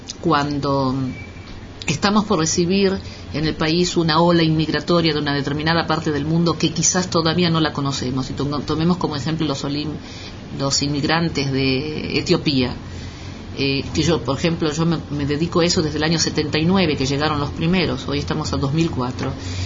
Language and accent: Spanish; Argentina; now in Israel; Yo vivo en el país hace 32 años, vine de Argentina